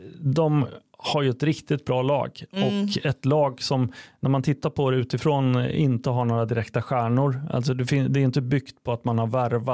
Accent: Örebro, Örebro County, Sweden; jag är ju från Örebro

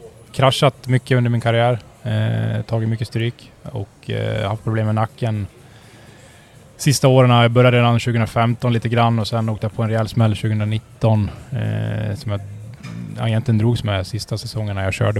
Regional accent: Avesta, Dalarna County, Sweden; 32 år, född och uppväxt i Avesta. Bor där tillsammans med min sambo Lovis

